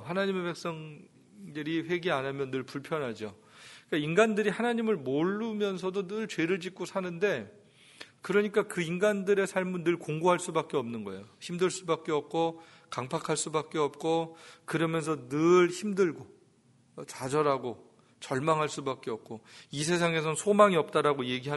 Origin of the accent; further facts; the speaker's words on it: South Korea; 저도 남자고 한국 사람이고 고집스럽고